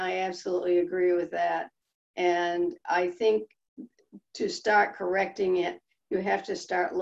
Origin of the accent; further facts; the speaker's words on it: Maine, United States; I come from Northern Maine, and of course, our population was mostly Franco-Americans